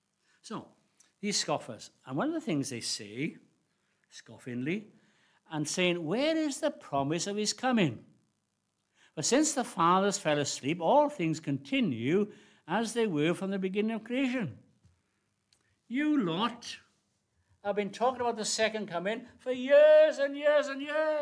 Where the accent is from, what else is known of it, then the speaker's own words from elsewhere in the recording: Wales, United Kingdom; I came from South Wales, from the valleys